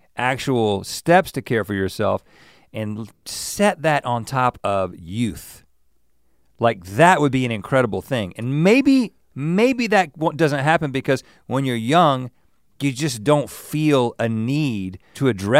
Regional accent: the South, United States; I'm saying that I'm from the South and I, in many different ways, that mentality was around me.

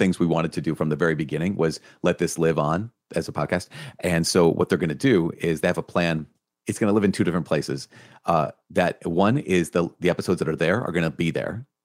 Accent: Minnesota, United States; Because I'm from Minnesota. That's neat.

